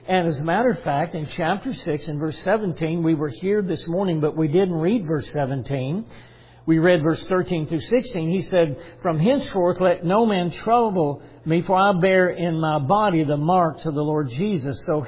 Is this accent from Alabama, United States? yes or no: no; Chattanooga, Tennessee, United States; also born or lived in Florida; moved back to my hometown, and we was in a church in Chattanooga, Tennessee